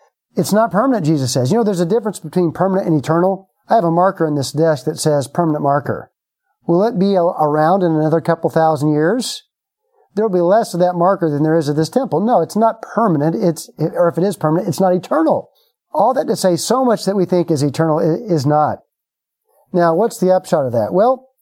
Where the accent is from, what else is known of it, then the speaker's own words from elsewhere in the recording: United States; I am very thankful as an American living in 2020 for the stability I know and enjoy right now.